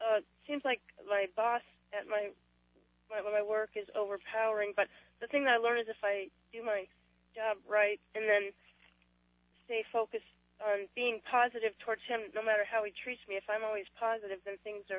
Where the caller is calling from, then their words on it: Scottsdale, Arizona, United States; From Scottsdale.